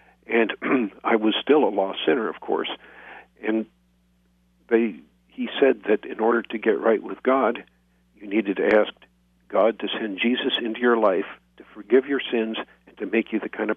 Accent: Santa Rosa, California, United States; also born or lived in North Bend, Oregon; I was born July 4th, 1947, in North Bend, Oregon. And I grew up partly there in North Bend and then in Santa Rosa, California.

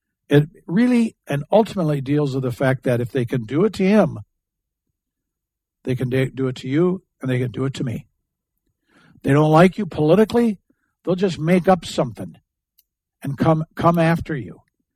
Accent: Michigan, United States; it's kind of like where I grew up in Michigan, kind of the same latitude with the fruits and the trees and the farmland and all that stuff.

